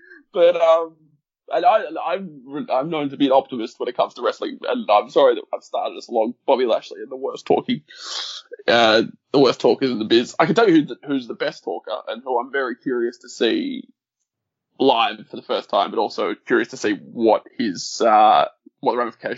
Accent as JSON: {"language": "English", "country": "Australia", "said": "Aussies are very creative with their chants, though. We get it from you blokes, I think. We get it from the English."}